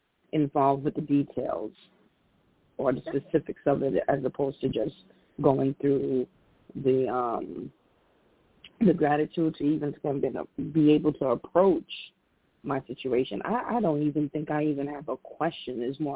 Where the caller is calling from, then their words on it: Stamford, Connecticut, United States; I'm calling in from Stamford, Connecticut.